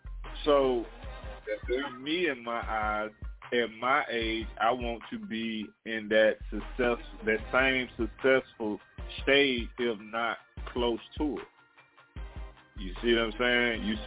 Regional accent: Memphis, Tennessee, United States; I remember people used to tell me growing up in Memphis, man, if you make it in Memphis, you can make it anywhere, right?

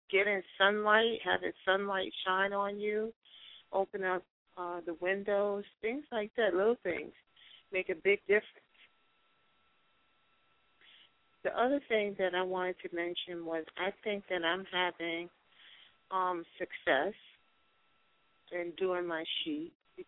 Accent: Brooklyn, New York, United States; I'm from Brooklyn, New York.

